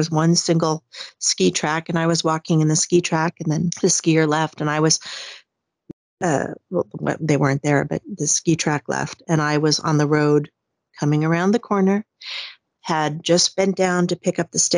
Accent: Arizona, United States; now in Sweden; I'm originally from Arizona. And ended up moving to Sweden, to central Sweden in 2011.

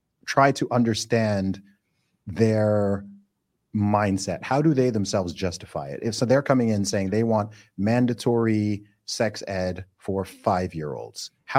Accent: Saudi Arabia; I grew up in Saudi Arabia, and I can tell you that here, all of this stuff, it's not a thing.

